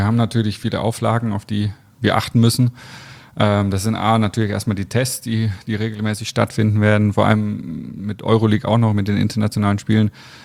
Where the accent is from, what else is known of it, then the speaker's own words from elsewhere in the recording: Bamberg, Bavaria, Germany; now in Leverkusen, Germany; Also ich bin in Bamberg groß geworden, meine Familie lebt da. Aber ich bin jetzt seit fast 15 Jahre sind es jetzt hier und ganz klar Leverkusen.